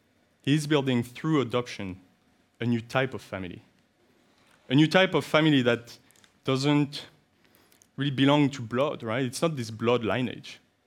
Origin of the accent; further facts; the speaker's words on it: France; I come from Western Europe. I come from France.